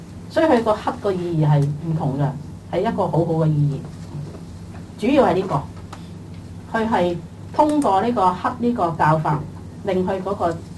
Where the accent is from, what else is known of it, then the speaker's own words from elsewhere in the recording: China; 但我哋中國人就未必係咁，所以我哋嗰啲佛教傳到嚟中國咧